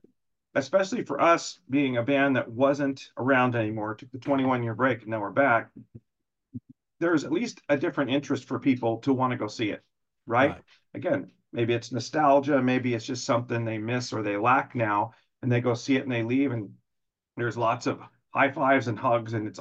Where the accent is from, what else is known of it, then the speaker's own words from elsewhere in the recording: San Diego, California, United States; especially we're from San Diego. We drive 2 hours plus to get to LA.